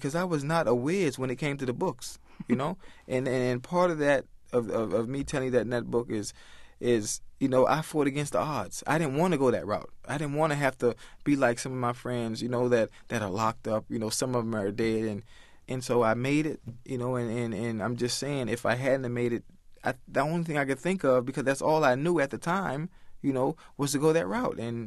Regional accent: Miami, Florida, United States; I'm from Liberty City, you know, which is a rough area in Miami-Dade County.

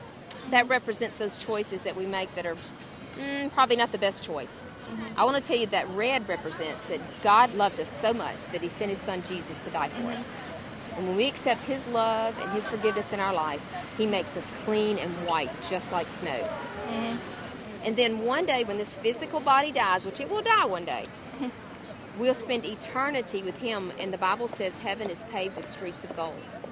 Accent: Brandon, Mississippi, United States; I'm from Brandon, Mississippi, which is near Jackson.

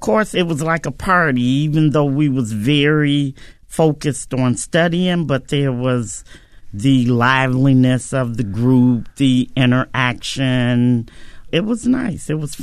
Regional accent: Chicago, Illinois, United States; Growing up in Chicago, of course, I know racism exists.

